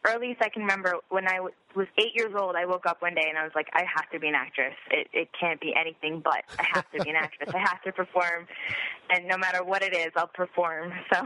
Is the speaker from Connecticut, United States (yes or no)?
yes; Richfield, Connecticut, United States; I grew up in Richfield, Connecticut, or as I like to say, my parents took me hostage and raised me in Connecticut because I completely hated it.